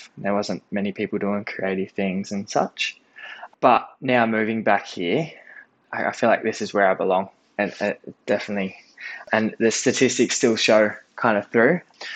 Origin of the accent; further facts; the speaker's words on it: Seymour, Victoria, Australia; So I'm from Seymour, Victoria. Seymour is in the top 9 disadvantaged towns in Victoria